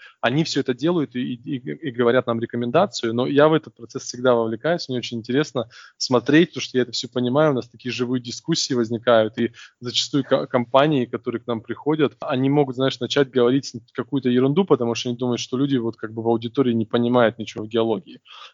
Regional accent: Neryungri, Sakha Republic, Russia; born there; Но я родился в Неринг, и это Якутия, южная часть Якутии.

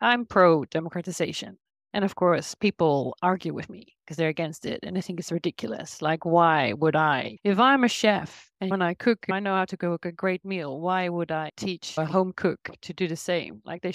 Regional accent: Netherlands; also born or lived in South Korea / Australia / Sweden; now in France; So I've worked and lived, I'm from the Netherlands, but I've worked and lived in South Korea, in Australia, spent 11 years in Sweden, and now moved to France last year.

